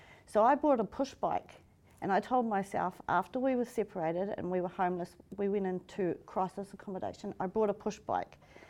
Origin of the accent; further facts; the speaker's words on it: New Zealand; I grew up in New Zealand, the youngest of seven children.